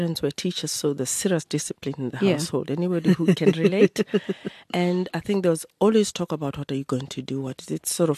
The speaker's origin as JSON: {"language": "English", "country": "Lesotho", "tie": "born or raised there", "moved": "as an adult", "said": "Well, I think I grew up in Lesotho, actually, born of parents that settled there."}